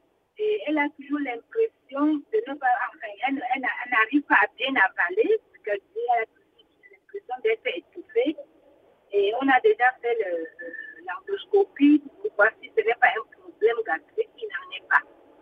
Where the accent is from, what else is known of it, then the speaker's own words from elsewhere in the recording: Cameroon; du Cameroun.